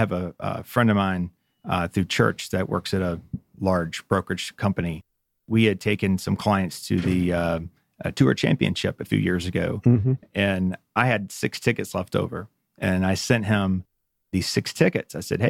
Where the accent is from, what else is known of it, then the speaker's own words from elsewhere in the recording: Marietta, Georgia, United States; Right, I'm a local guy, right? So I grew up in Marietta.